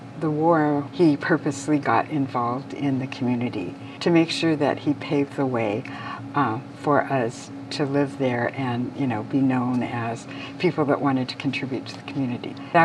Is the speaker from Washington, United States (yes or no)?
yes; Seattle, Washington, United States; As a third generation Japanese American, I feel pretty distant growing up outside Seattle in the all-white community I was in.